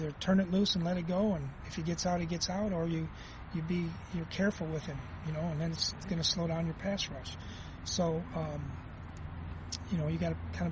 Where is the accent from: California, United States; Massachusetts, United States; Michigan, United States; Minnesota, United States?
Minnesota, United States; Well, I'm in Minnesota, so I'll go gray duck. I never heard of that before, but hey, I'm a Minnesotan.